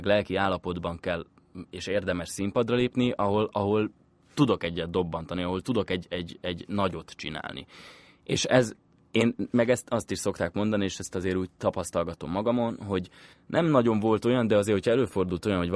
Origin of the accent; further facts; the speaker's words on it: Budapest, Hungary; Én budapesti vagyok, de a fél életemet vidéken töltöttem, mert volt egy Pestől 50 kilométerre levő kis parasztházunk